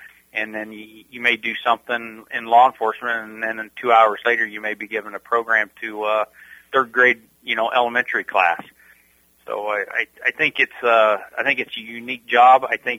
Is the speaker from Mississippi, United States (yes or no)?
no; Richland, Iowa, United States; I grew up in Keokuk County. I grew up in Richland. I left for a little bit.